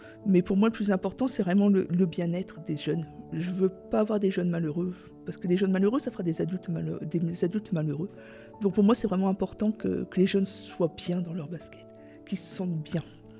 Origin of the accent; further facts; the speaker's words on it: Boulogne-sur-Mer, Hauts-de-France, France; born there; parce qu'en fait, je suis née à Boulogne-sur-Mer.